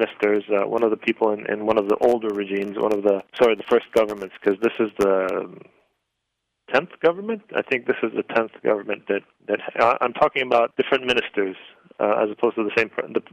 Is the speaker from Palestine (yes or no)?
yes; Palestine; I'm Palestinian. I'm Canadian.